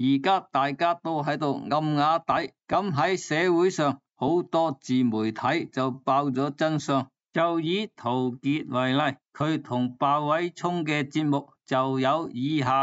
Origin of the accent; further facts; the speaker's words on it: Guangdong, China; 我哋广东人